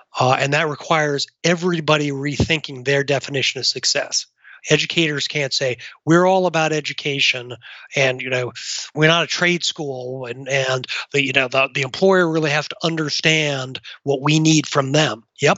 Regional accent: Boston, Massachusetts, United States; of course, I'm from Boston

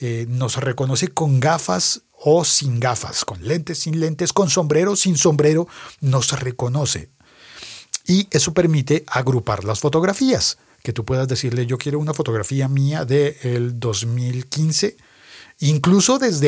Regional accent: Colombia; en mi país le llamaríamos la colombianada o la malicia indígena

